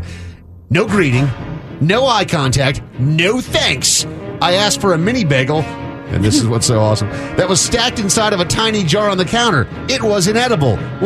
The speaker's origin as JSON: {"language": "English", "region": "East Coast", "country": "United States", "tie": "born or raised there", "said": "I grew up on the East Coast, and getting that genuine sourdough bread was some mythical thing"}